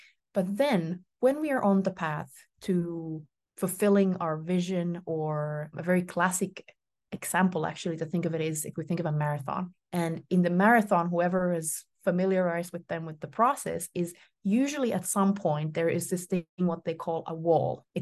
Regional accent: Finland; Sisu, it's a Finnish word from my native country. I am from Finland, was born there

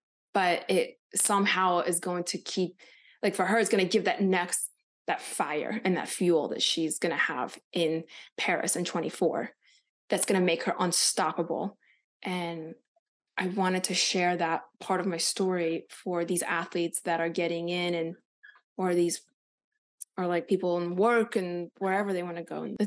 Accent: Ukraine; Based on where I grew up in Ukraine, I learned how to make a box of spinach and food last a long time.

